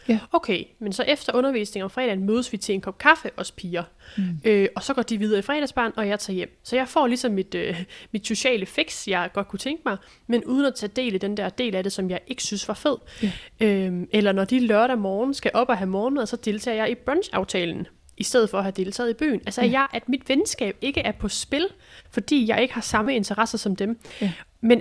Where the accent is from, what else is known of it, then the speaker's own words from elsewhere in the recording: Region of Southern Denmark, Denmark; Jeg er flyttet tilbage til Fyn og har købt hus